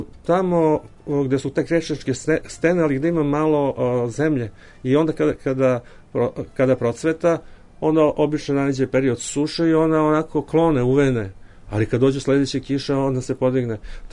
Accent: Niš, Southern and Eastern Serbia, Serbia; naročito sam srećan zbog toga što je došlo iz Niša, jer ja sam Nišlija

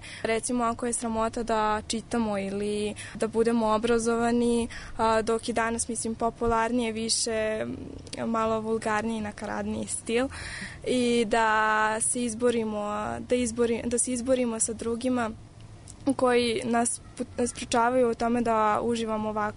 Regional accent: Vojvodina, Serbia; accent: Upper Banat dialect; ali sad baš vučemo onako na taj neki gornji banatski deo

